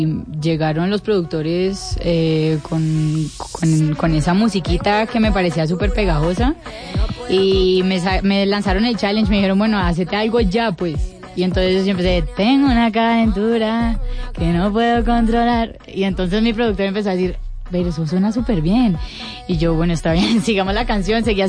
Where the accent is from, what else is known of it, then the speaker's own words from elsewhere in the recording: Cali, Valle del Cauca, Colombia; Obviamente el español, porque soy caleña.